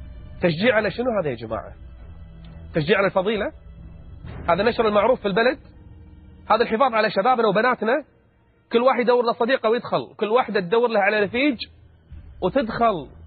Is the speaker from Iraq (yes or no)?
no; Kuwait; دعوة في أحد المطاعم توزع لحضور حفل في إحدى المنتجعات عندنا بالكويت